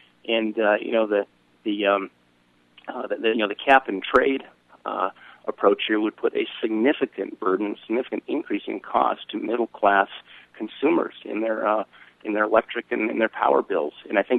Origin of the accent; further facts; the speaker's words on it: Montana, United States; I grew up in Montana.